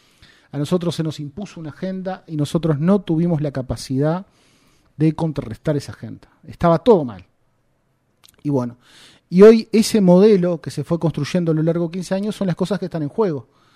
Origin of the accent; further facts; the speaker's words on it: Rivera, Uruguay; Yo soy de Rivera, soy del interior.